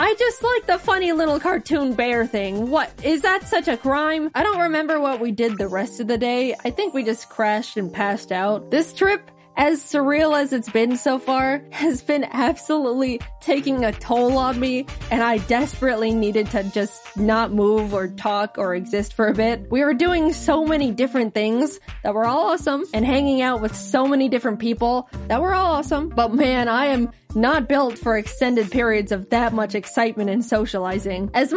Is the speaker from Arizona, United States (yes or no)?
yes; Arizona, United States; Look, I'm used to the heat. I grew up in Arizona, but even this was too much.